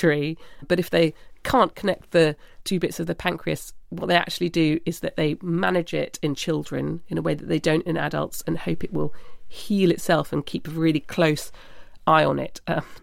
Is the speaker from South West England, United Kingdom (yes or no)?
no; London, United Kingdom; And so because we're from London, we were then helicoptered there.